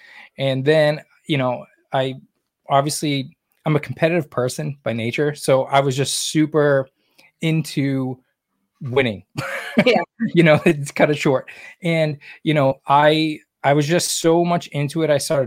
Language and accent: English; New England, United States; You know, I'm from New England, so I'm a huge Red Sox fan.